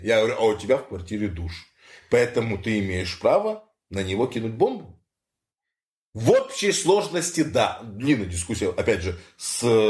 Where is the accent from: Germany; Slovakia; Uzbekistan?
Germany; Я вырос в Германии.